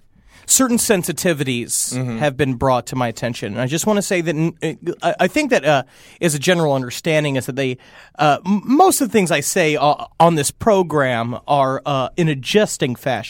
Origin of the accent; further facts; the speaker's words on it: Ireland; I'm quite Irish.